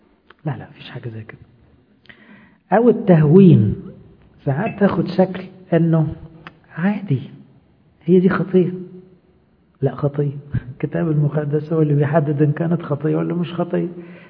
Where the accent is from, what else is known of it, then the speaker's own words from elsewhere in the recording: Egypt; عندنا في مصر بقى البلد والحكومة والمرور والحر